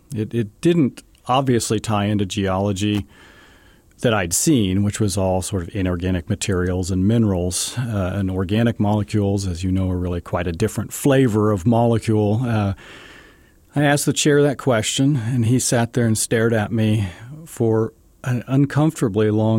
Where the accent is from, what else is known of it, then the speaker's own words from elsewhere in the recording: Lawrence, Kansas, United States; I grew up in Lawrence, Kansas, right. And I went to school at Kansas University.